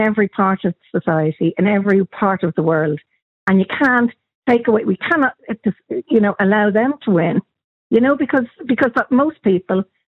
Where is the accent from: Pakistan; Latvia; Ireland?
Ireland; that we are Irish, it's our flag, people fought for it, you know, sort of thing, and we're proud of it.